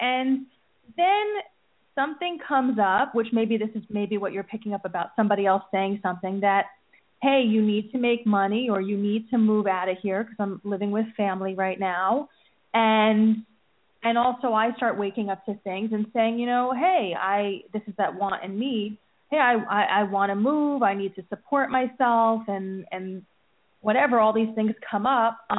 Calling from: New Jersey, United States; From New Jersey.

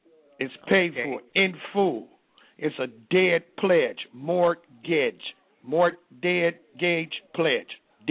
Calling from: Fort Wayne, Indiana, United States; I'm calling from area code 260 here in the Garden of Eden, or what you call Fort Wayne, Indiana.

